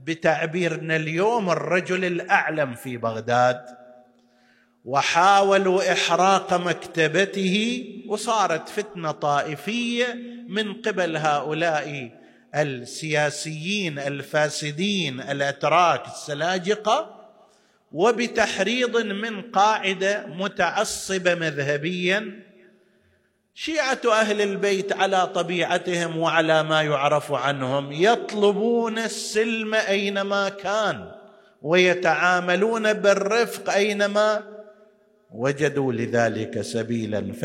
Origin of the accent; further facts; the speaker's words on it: Qatif, Eastern Province, Saudi Arabia; الآن عندنا في القطيف الحمد لله يوجد وجود حوزوي علمي حسن